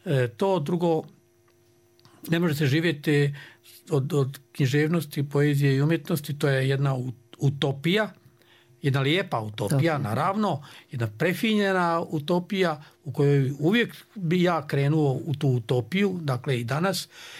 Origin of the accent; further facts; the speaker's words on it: Usorci, Republika Srpska, Bosnia & Herzegovina; Odakle sam ja išao u školu, prvo sam išao u Usorce i još tu luku, a zatim Sanski most, pa i u Prijedor, uvijek vozom